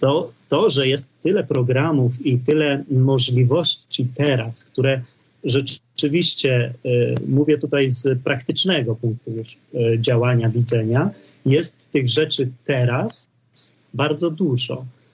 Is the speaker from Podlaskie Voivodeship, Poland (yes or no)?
no; Krosno Odrzańskie, Lubusz Voivodeship, Poland; now in Warsaw, Poland; ja pochodzę z tych regionów, pochodzę z Krosno-Odrzańskiego, uczyłem się w Gubinie, więc ta specyfika tej tutaj naszej i przygranicznej, ale i tutaj zachodniej części Polski jest mi znana. Teraz mieszkam w Warszawie